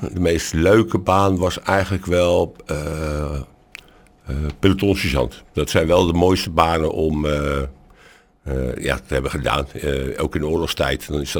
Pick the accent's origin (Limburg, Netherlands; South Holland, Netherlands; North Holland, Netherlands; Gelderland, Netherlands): South Holland, Netherlands; Vlaardingen; Ik kom uit Vlaardingen. In 62.